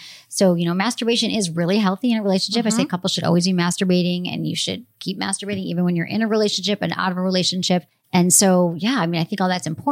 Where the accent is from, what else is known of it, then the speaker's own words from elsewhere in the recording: Michigan, United States; 43, Michigan, my home state.